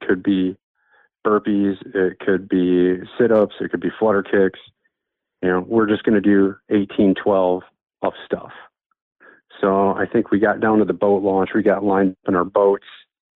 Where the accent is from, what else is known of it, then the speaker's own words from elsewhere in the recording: United Kingdom; because we're British and the British love tea.